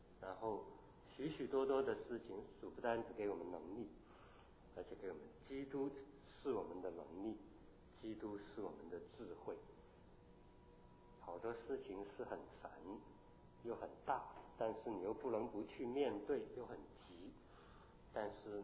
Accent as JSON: {"language": "Chinese", "town": "Chaozhou", "region": "Guangdong", "country": "China", "said": "我是潮州人呢"}